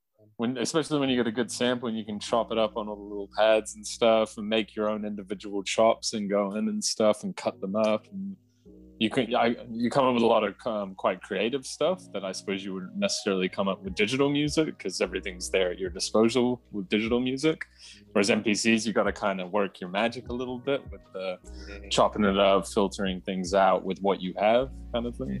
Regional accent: Portsmouth, South East England, United Kingdom; also born or lived in Orlando, United States; I grew up in Portsmouth in England, so that's down south. Not this kind of, it's a bit crummy, you know, it's not that nice.

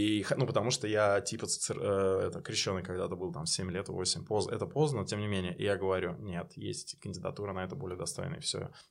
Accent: Dolgoprudny, Moscow Oblast, Russia; Братишка, я из Долгопрудного.

